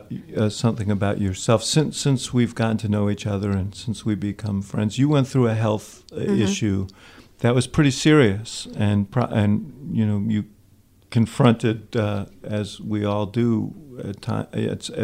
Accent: United States; One of the things that concerns me, not as a partisan, but just as an American, is this sort of harsh kind of divisiveness that we've heard.

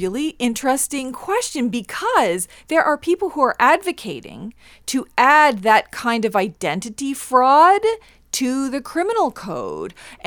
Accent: Eel River Bar, New Brunswick, Canada; I'm from the Mi'kmaq Nation, but saying that's not good enough. I'm a band member of Eel River Bar First Nation.

